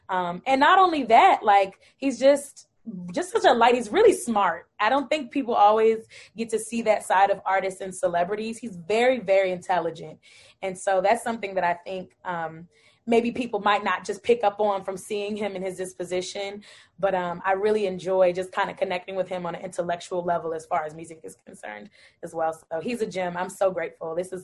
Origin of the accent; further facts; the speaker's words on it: Bowie, Maryland, United States; Yeah, I grew up in Bowie. My parents actually are from Jamaica and Guyana. My mother's from Jamaica. My father's from Guyana.